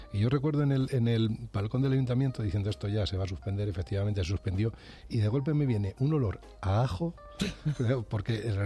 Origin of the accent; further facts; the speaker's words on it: Morata de Tajuña, Community of Madrid, Spain; Bueno, pues voy a seguir siendo quien era